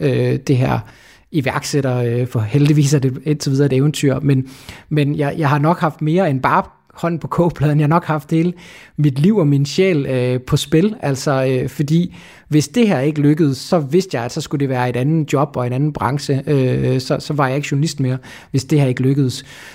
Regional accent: Køge, Zealand, Denmark; also born or lived in Copenhagen; jeg faktisk personligt er jo fra København. Jeg er jo oprindeligt fra Køge og har boet i København rigtig mange år

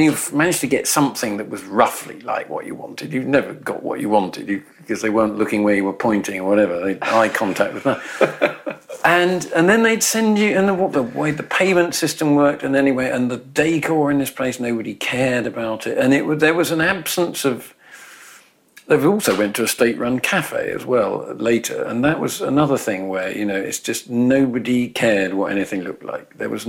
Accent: England, United Kingdom; even as I was growing up in England, you know, or Britain

